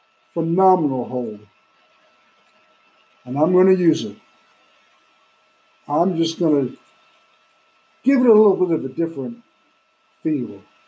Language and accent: English; Tampa, Florida, United States; And when I think about it, growing up in Tampa, Florida, well, I saw that figure four over and over and over.